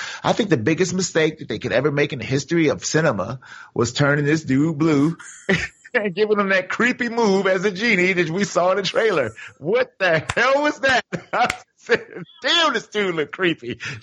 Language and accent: English; Cleveland, Ohio, United States; Cleveland?